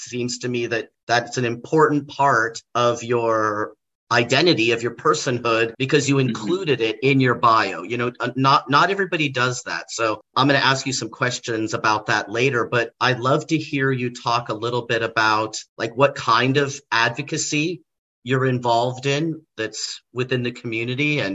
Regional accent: Torrance, California, United States; now in Florida, United States; But I was born and raised in Torrance and spent a lot of time in San Diego.

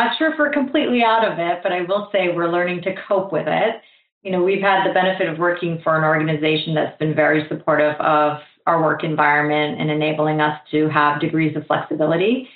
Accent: Florida, United States; I had returned to my hometown in Florida

